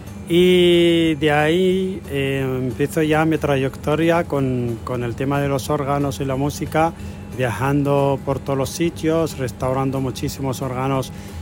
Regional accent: Morocco; now in Badajoz, Spain; La verdad que llevo como 30 años en España, desde que llegué de Marruecos.

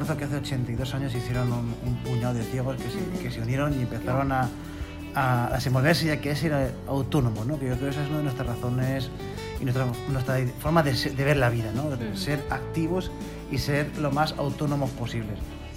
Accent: Valladolid, Castile and León, Spain; born there; moved away as an adult; now in Badajoz, Spain; Pues yo nací hace 48 años en Valladolid, soy castellano de nacimiento, aunque ahora lleve ya 6 años siendo pacense de adopción.

